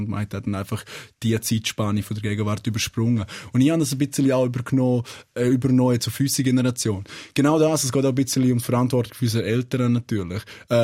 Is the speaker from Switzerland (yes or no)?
yes; Switzerland; Also, die Schweiz ist meine Heimat. Ich fühle mich da unglaublich wohl.